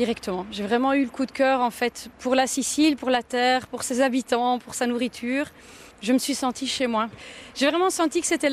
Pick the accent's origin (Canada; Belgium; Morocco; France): Belgium; also born or lived in Wales; une petite Belge née outre-Manche. Mes parents étant là pour le travail, eh bien, la petite famille en fait s'est formée là-bas. Donc je suis née au Pays de Galles. Très vite, on est rentré en Belgique. J'ai vécu mon enfance, ma jeunesse en Belgique